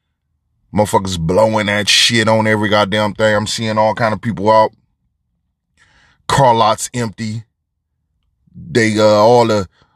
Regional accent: Detroit, Michigan, United States; now in Florida, United States; And I'm amazed at it because I grew up in Detroit, where you got all four seasons, sometimes in one day.

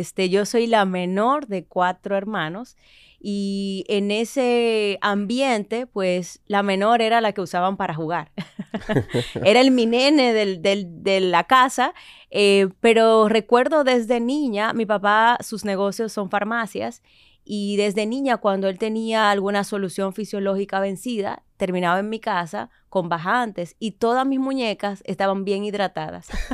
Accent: Santo Domingo, Distrito Nacional, Dominican Republic; born there; Yo nací en Santo Domingo y mis padres son de La Vega. Los dos pues dejaron esas raíces del norte. Y razón por la que también me fui a estudiar a Santiago, y bueno, y sí, soy dominicana de pura cepa

